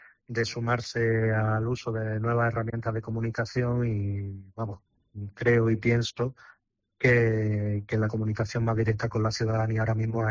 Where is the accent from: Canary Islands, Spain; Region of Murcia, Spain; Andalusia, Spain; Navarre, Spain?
Andalusia, Spain; Guadix; Yo qué voy a decir de mi tierra, si todos sabemos que aparte de que la quiero con todo el alma, porque si no, no estaría donde estoy, sino que además podemos disfrutar de una de las mejores Semanas Santas de España